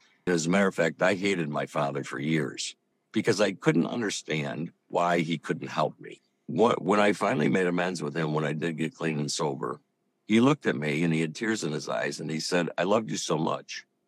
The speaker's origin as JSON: {"language": "English", "town": "Detroit", "region": "Michigan", "country": "United States", "tie": "born or raised there", "said": "But I grew up in Michigan, Detroit, Michigan, to be specific, in a pretty normal family."}